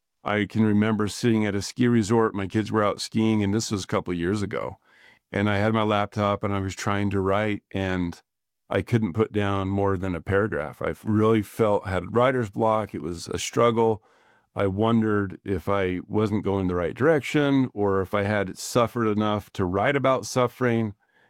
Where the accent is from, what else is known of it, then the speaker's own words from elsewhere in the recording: Roy, Utah, United States; Born and raised in Roy, Utah, went to Weber State as undergrad, proud graduate of Weber State